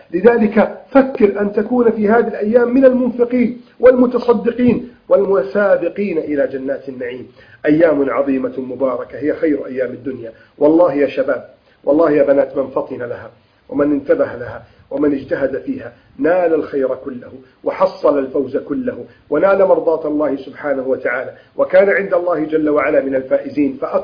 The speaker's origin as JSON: {"language": "Arabic", "country": "Egypt", "said": "بلدنا مصر"}